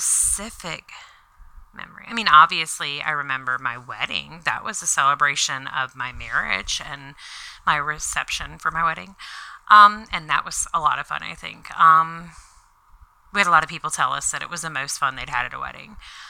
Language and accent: English; Baton Rouge, Louisiana, United States; And I grew up in Baton Rouge, and they do a really good Thanksgiving.